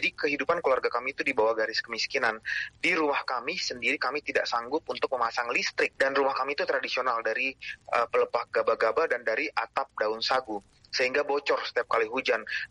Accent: Serui, Papua, Indonesia; Waktu itu tidak ada biaya kalau saya bersekolah di SMA setempat di Serui ya, saya berasal dari Serui.

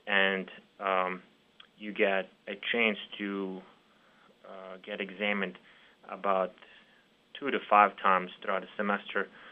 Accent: Serbia; I am from Republic of Serbia, which is a former Republic of Yugoslavia.

